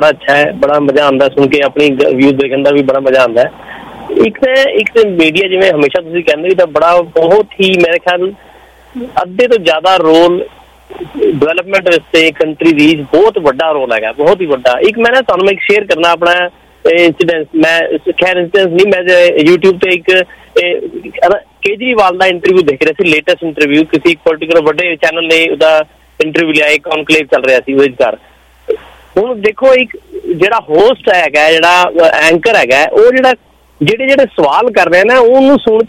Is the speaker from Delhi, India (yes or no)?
yes; Delhi, India; ਮੈਂ ਦਿੱਲੀ ਦਾ ਰਹਿਣ ਵਾਲਾ